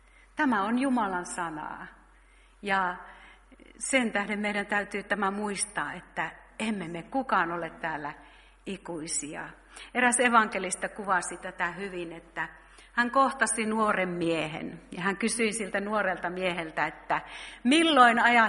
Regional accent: North Karelia, Finland; olen semmoisena alle 10-vuotiaana antanut jo elämäni Jeesukselle. Sieltä Pohjois-Karjalasta olen kotoisin

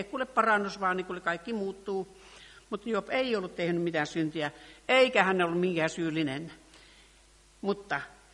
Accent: Kaarina, Southwest Finland, Finland; me ollaan tai mä oon Kaarinasta

